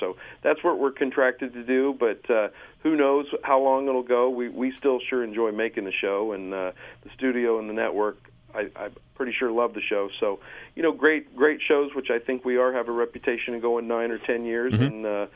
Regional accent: Kansas City, United States; I grew up in Kansas City, like I said, and I was near Leavenworth, Kansas, and there's a lot of prisons there.

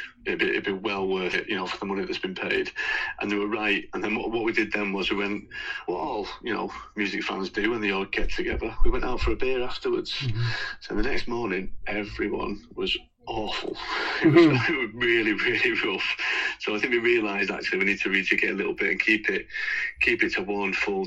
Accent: Manchester, North West England, United Kingdom; Because obviously I'm from Manchester

